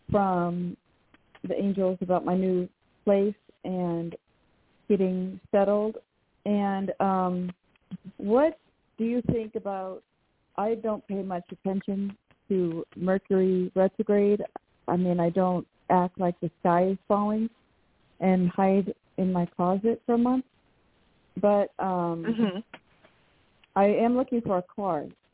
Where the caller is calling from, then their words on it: Washington, United States; from Washington State.